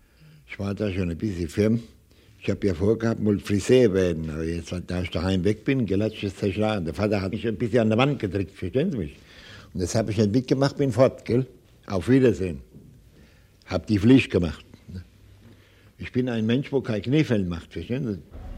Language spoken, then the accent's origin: German; Seligenstadt, Hesse, Germany; moved away; Im Jahr 27, ich habe Seligenstadt, meine Heimat verlassen.